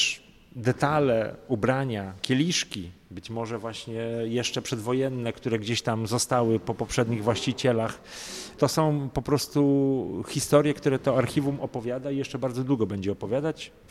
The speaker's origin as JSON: {"language": "Polish", "town": "Szczecin", "region": "West Pomeranian Voivodeship", "country": "Poland", "tie": "born or raised there", "said": "Co ciekawsze, my pochodzimy z tej samej dzielnicy. Ja też się wychowywałem w tamtych okolicach"}